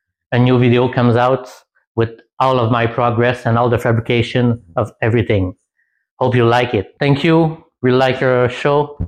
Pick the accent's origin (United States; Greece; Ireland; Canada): Canada; Quebec; I'm from Quebec, Canada.